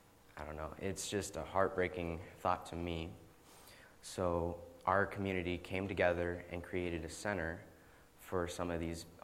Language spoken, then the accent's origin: English; Mishawaka, Indiana, United States; I'm from Mishawaka, Indiana